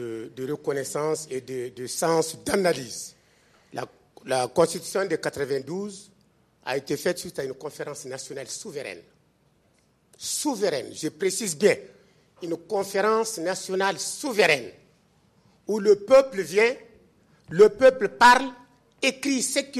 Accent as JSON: {"language": "French", "country": "Mali", "said": "Je suis du Mali. Je suis à l'intérieur. Nous avons des parents à l'intérieur."}